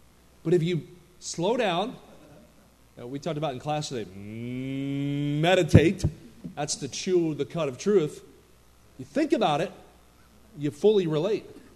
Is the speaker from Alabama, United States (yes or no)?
no; New Jersey, United States; I grew up in New Jersey where people talk fast and drive fast.